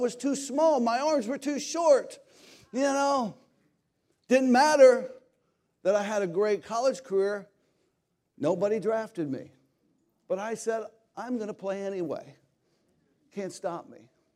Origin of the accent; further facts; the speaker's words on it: Clairton, Pennsylvania, United States; I grew up in Clairton, Pennsylvania. It was a steel town on the river. Dad was 45 years in the steel mill.